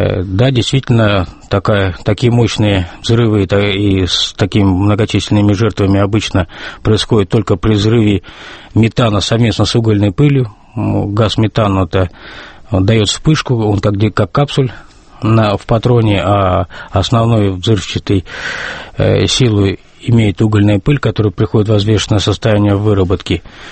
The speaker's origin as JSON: {"language": "Russian", "region": "Kemerovo Oblast", "country": "Russia", "tie": "born or raised there", "said": "это мой родной город, и я начинал свою горняцкую работу, как горняцкую службу и работу именно на шахте Распадской."}